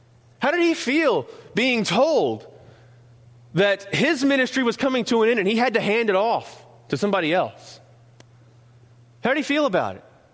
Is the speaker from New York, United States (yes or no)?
no; North Carolina, United States; accent: North Carolina; I'm going to enunciate as much as my North Carolina accent will allow me to enunciate here.